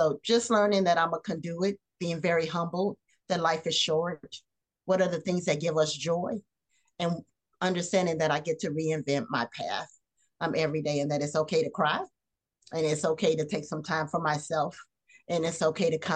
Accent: the South, United States; I grew up in the South, I grew up in the church, and I'm a Christian

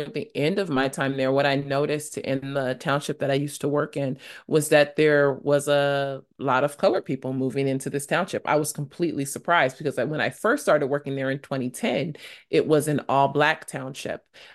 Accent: United States; I've been told that it's very interesting that I would use the term African American because truly I'm American.

